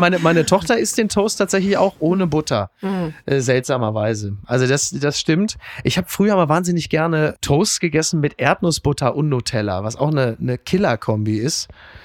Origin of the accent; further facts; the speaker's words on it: Castrop-Rauxel, North Rhine-Westphalia, Germany; selbst in meiner Heimat Castrop-Rauxel mittlerweile bemerkt